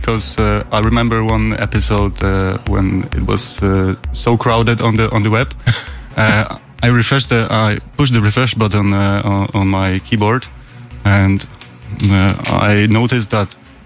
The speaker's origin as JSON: {"language": "English", "country": "Poland", "second_language": "English", "said": "I'm from Poland."}